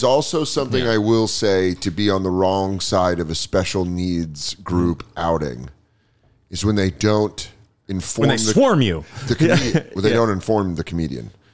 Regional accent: Ottawa, Ontario, Canada; That's not how we speak in Ottawa.

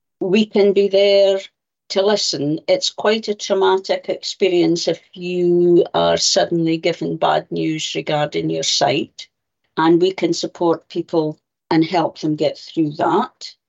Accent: Scotland, United Kingdom; I was born and brought up in Shetland originally.

